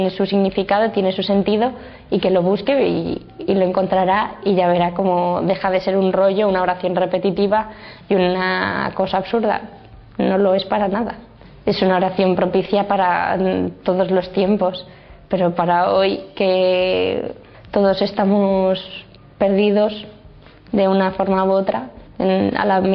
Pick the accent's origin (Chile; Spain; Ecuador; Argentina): Spain; Santander, Cantabria; now in Madrid, Spain; tengo 19 años, soy de Santander y estudio Ingeniería Mecánica en Madrid.